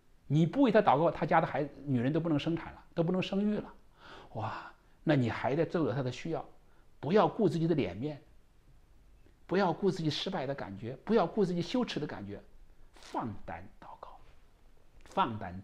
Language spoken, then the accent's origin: Chinese; China; 就像我们中国人写这个先祖的历史，都是写光辉的一面的、荣耀的一面呢